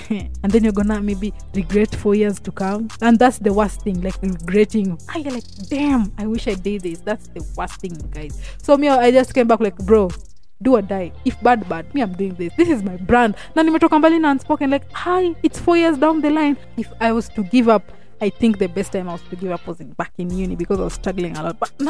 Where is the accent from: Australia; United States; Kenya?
Kenya; Kisumu, Kisumu County; I'm always like, okay, I'm a podcaster from Kisumu.